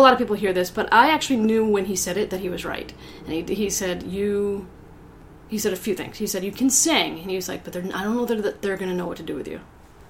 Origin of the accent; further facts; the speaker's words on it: New Haven, Connecticut, United States; I grew up right outside New Haven, near Yale.